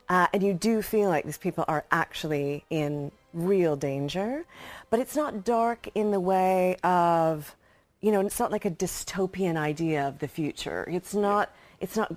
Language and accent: English; Canada; I grew up in Canada